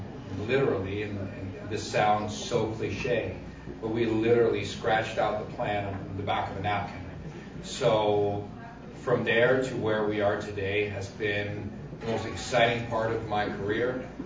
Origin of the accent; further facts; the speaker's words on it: Denmark; I'm from Denmark originally.